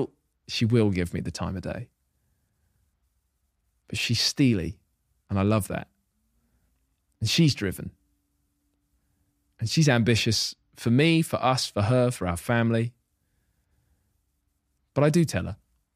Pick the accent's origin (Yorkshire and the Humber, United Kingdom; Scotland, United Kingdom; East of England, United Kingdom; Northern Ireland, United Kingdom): East of England, United Kingdom; Hitchin; And I went into my first year living away from Hitchin, my hometown.